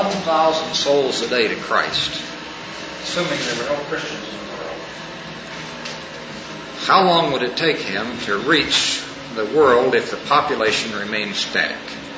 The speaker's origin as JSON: {"language": "English", "region": "Missouri", "country": "United States", "tie": "born or raised there", "said": "My home state is Missouri. And among other things that my home state is known for is mules."}